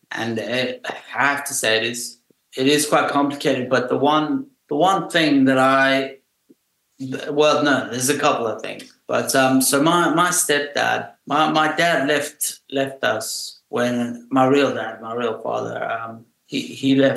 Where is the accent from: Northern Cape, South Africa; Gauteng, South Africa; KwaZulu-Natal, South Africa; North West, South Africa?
Gauteng, South Africa; Johannesburg; But when I was growing up in Johannesburg, don't get me wrong, it was still dangerous.